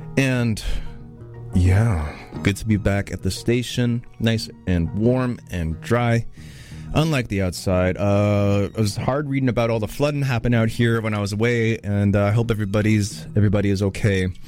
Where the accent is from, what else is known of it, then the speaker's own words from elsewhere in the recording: Port Moody, British Columbia, Canada; back in my hometown in Port Moody.